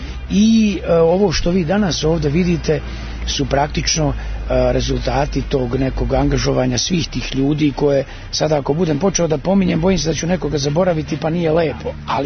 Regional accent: Sirogojno, Šumadija and Western Serbia, Serbia; born there; Pa ja sam rođen u Sirogojnu, doduše prilično davno, ali Sirogojno je jedno od hiljadu sela u Srbiji koja postoje

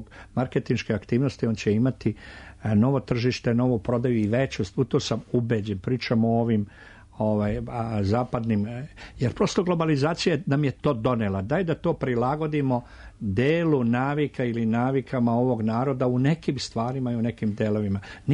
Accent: Višegrad, Republika Srpska, Bosnia & Herzegovina; ako ja uzmem prosim rodom iz Višegrada, moj Višegrad

